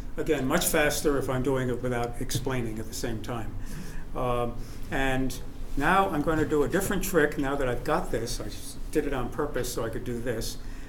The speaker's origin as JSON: {"language": "English", "town": "New York City", "region": "New York", "country": "United States", "said": "I'm from New York City."}